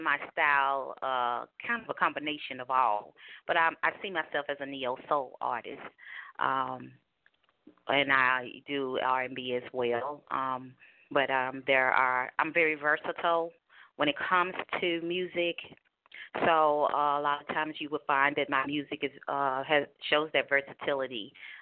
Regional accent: Winston-Salem, North Carolina, United States; now in Atlanta, United States; Well, I'm actually originally from Winston-Salem, North Carolina. So I'm a North Carolina girl. My actual career started in Charlotte, North Carolina. And I'm currently in Atlanta, Georgia area.

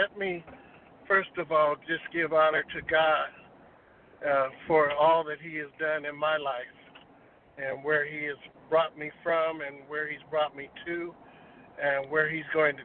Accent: Denver, Colorado, United States; But then I have a childhood friend who I grew up with in Denver, Colorado

